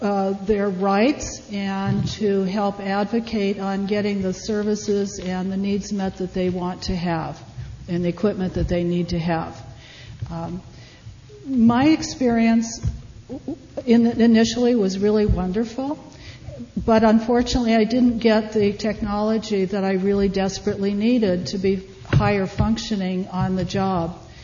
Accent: El Cerrito, California, United States; I'm from the East Bay, El Cerrito.

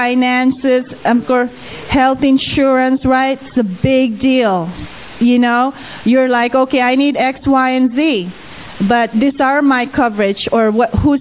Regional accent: Philippines; I'm Filipino, and we have so many dialects and different languages

